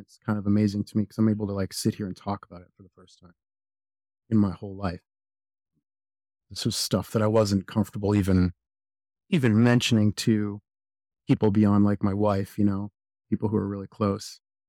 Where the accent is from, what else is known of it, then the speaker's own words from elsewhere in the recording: Concord, New Hampshire, United States; also born or lived in Arizona; Yeah, born and raised in New Hampshire, born in Concord, New Hampshire, which is ironically where I work now. The department I'm on, the fire department. Lived in New Hampshire most of my life. Did a short stint in Arizona when I was younger